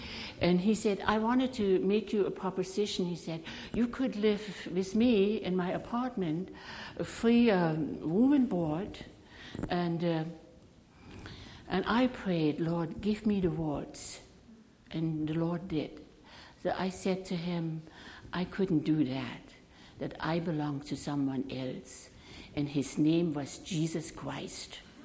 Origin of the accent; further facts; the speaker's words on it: East Germany, Germany; moved away; he comes 30 miles from my hometown, from East Germany. He was raised 30 miles, and then he had fled East Germany 4 years before I did to study in West Germany.